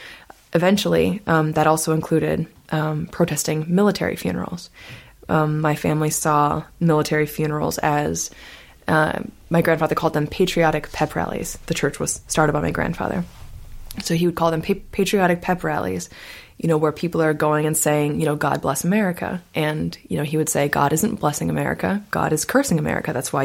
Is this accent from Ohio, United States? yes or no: no; Topeka, Kansas, United States; So we would go out from the time I was 5 years old every single day in my hometown, Topeka, Kansas.